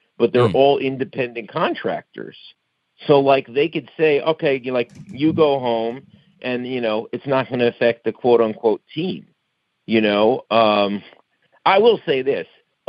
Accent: New York, United States; Well, as a kid growing up in New York, you know, I won my World Series in the third grade

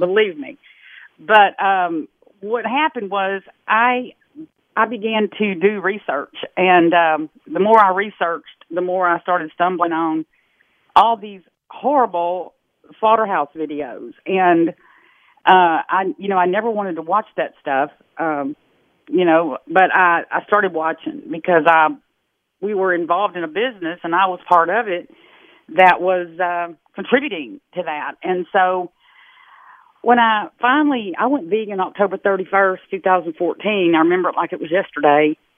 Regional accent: Texas, United States; Well, what brought about the change is, you know, I'm from Texas, dyed-in-the-wool Texas girl

